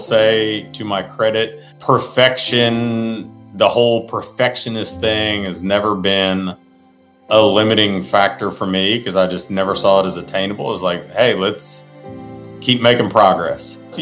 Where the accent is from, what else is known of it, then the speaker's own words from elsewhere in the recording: Ohio, United States; Grew up a big Cincinnati Reds fan growing up in Ohio.